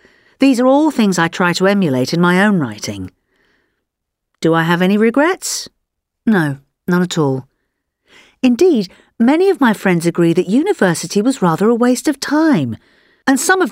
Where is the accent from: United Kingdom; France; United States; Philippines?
United Kingdom; Oxford, South East England; because I come from Oxford